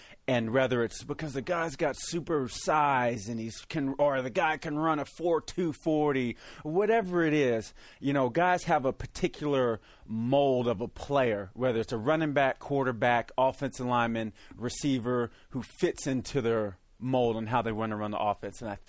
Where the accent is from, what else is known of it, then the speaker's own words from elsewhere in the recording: Missouri, United States; No, I grew up in Missouri.